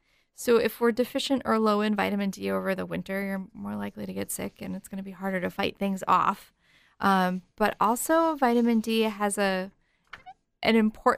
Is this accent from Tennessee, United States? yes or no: no; New Hampshire, United States; I think we do, you know, but yet we still live in New Hampshire. You and I were both born and raised here.